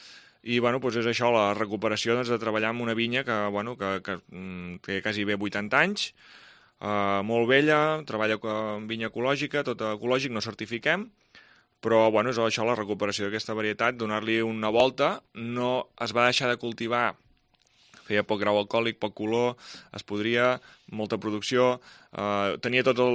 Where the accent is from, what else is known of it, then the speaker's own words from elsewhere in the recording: Catalonia, Spain; nosaltres som del Baix Penedès, vull dir, el Baix Penedès és aquella terra de ningú